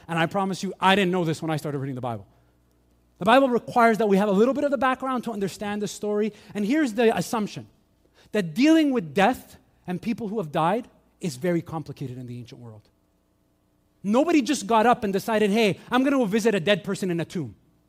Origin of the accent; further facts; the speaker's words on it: St. Louis, Missouri, United States; I grew up in St. Louis, if you're from St. Louis, we love you, okay.